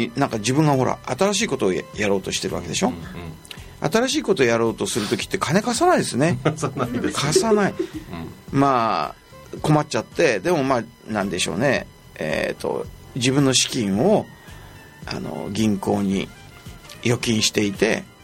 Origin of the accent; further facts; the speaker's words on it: Ota, Tokyo, Japan; もちろん自分が記憶があるのが東京の大田区ですから